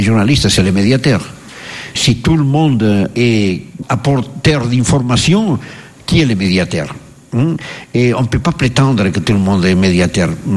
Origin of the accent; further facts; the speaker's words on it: Catalonia, Spain; French is a second language; C'est un catalan bizarre.